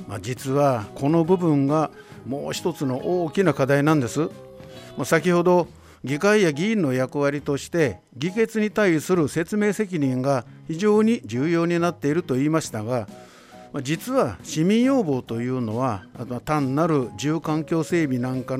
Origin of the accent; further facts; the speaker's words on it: Maizuru, Kyoto, Japan; 実は生まれも育ちも舞鶴なんです。よく九州ですかと言われます、まあ、確かに父は鹿児島出身です。